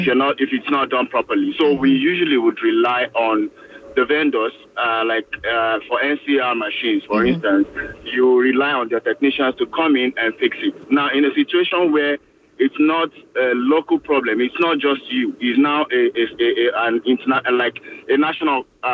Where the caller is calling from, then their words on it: Alberta, Canada; I'm joining from Alberta in Canada.